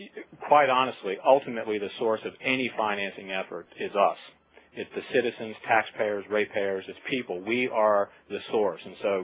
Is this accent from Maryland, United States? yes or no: yes; Maryland, United States; And in my home state of Maryland, it's, for example, an issue that is on the top of everybody's mind right now